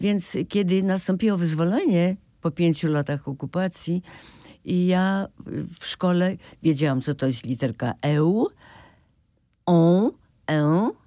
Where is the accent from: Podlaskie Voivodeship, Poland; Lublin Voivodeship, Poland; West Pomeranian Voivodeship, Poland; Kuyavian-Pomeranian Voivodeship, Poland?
Kuyavian-Pomeranian Voivodeship, Poland; Ja się urodziłam na Pomorzu, to znaczy w Kujawsko-Pomorskim, ale to były za moich czasów tereny okupowane przez Niemców.